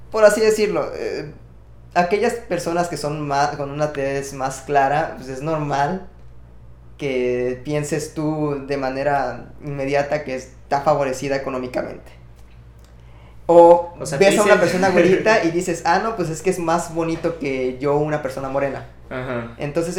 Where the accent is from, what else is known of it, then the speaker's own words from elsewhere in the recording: Mexico; Todos somos mexicanos, hermano.